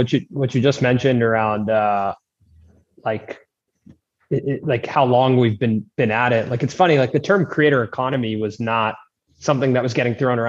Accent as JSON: {"language": "English", "town": "Los Angeles", "region": "California", "country": "United States", "tie": "born or raised there", "said": "I grew up here in Los Angeles, and, you know, there was different sports rolling out at my high school"}